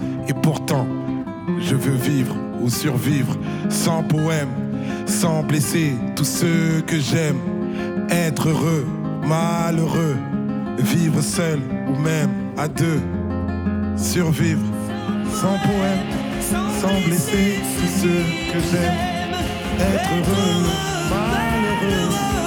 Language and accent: French; Kinshasa, DR Congo; now in France; C'est-à-dire que de là où j'ai grandi, je ne connaissais pas